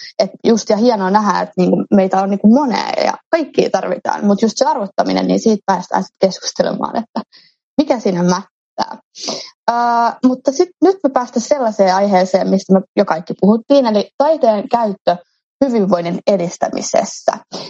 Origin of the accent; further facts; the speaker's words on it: Espoo, Uusimaa, Finland; also born or lived in Helsinki; kun mä ala-asteella muutin siis Helsingistä. Perheen kanssa muutettiin Helsingistä Espooseen.